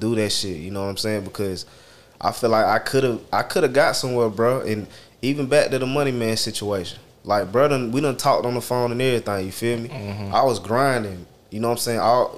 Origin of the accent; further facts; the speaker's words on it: Charlotte, North Carolina, United States; I'm from Charlotte, local.